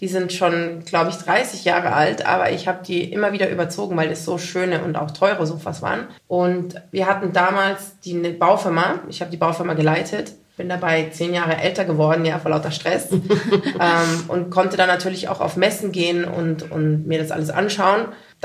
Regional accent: Bavaria, Germany; Ich habe mal versucht, in Dubai zu leben. Aber ich bin sehr europäisch und ich komme ja aus dem Allgäu. Da ist das die Natur und der Wald und das Grüne. Und ich liebe jetzt meinen Bauernhof.

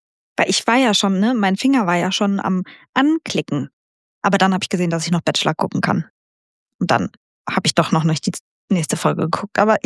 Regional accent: North Rhine-Westphalia, Germany; Ich bin ja in NRW aufgewachsen

